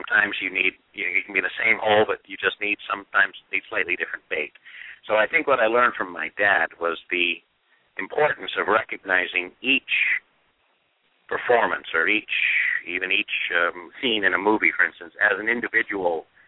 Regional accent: Hollywood, California, United States; also born or lived in England; being a, you know, a Hollywood kind of guy being brought up out there, even though I was born in England.

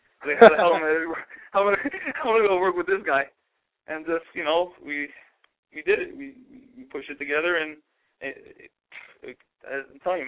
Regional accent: New York, United States; I came down. I was, you know, in my hometown. And it was the Manhattan Center, and I wrestled against Tiberius Thomas.

